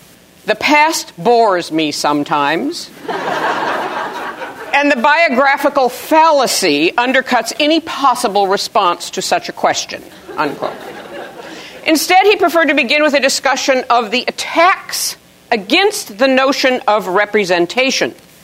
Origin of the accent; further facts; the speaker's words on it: California, United States; I am going to refer to him as Roger, because I come from California, and because we consider that appropriate